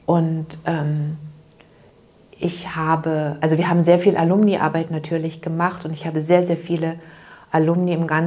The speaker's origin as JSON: {"language": "German", "town": "Halle", "region": "Saxony-Anhalt", "country": "Germany", "said": "ich komme ursprünglich aus der ehemaligen DDR, ich komme aus Halle."}